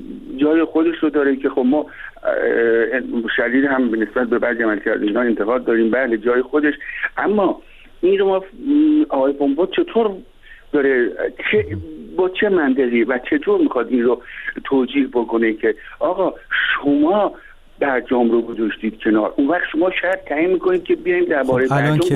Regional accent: Iran

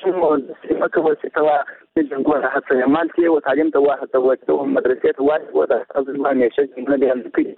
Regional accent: Zabul, Afghanistan; زه خپل د زابل ولایت نيزان یو رسالي وسیدم

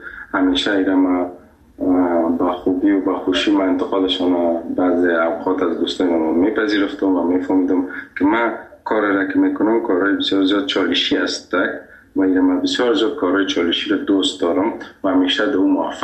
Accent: Afghanistan; گفتم از افغانستان.

